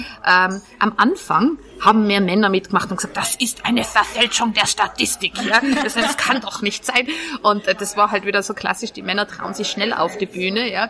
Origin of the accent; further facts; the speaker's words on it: Tyrol, Austria; und ich komme aus Tirol